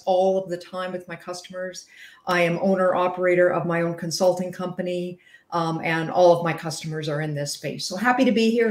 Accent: Western Canada, Canada; I hail from Western Canada, so I might win the how cold is it contest today.

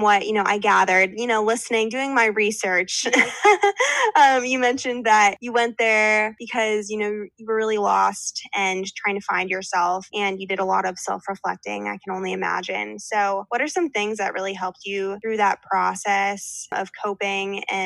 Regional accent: Scottsdale, Arizona, United States; I'm actually originally from Scottsdale

